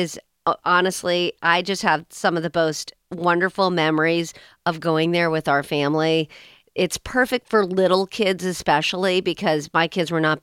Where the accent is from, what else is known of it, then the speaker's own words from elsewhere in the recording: Orlando, Florida, United States; I love Disney. I grew up in Orlando, but it's very glossy